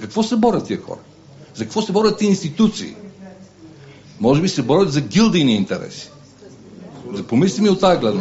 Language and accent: Bulgarian; Sofia, Sofia City, Bulgaria; аз като останалите участници съм софиянец